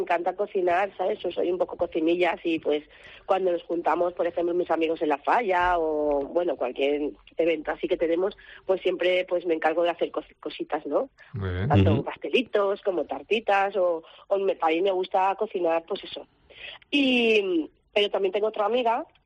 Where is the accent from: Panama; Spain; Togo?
Spain; Valencia, Valencian Community; Vale, yo soy de la Malvarrosa, pero